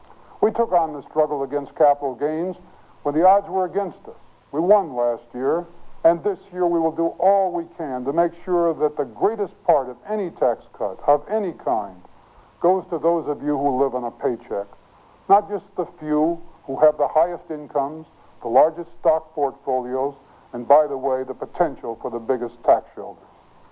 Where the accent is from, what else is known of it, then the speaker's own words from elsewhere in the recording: Spokane, Washington, United States; One of my first jobs was a deputy prosecutor in my hometown of Spokane, Washington.